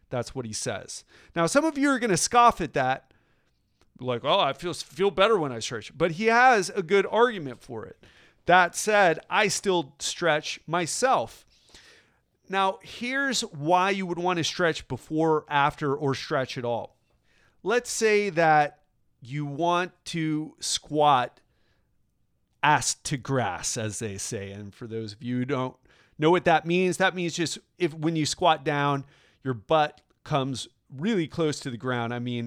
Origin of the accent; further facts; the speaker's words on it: Miami, Florida, United States; And it's going to be held right here in my hometown of Miami.